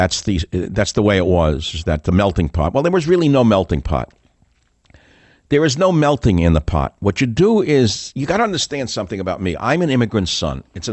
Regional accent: United States; also born or lived in Fiji; Because I, as an American, a white boy, in an all-black village, over and over again, over many years, sitting in little villages, the only white in the village

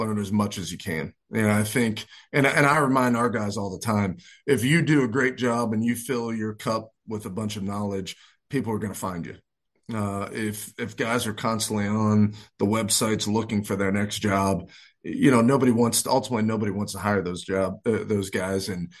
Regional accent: Pittsburgh, Pennsylvania, United States; And growing up in Pittsburgh, being a big fan of the Pittsburgh Steelers.

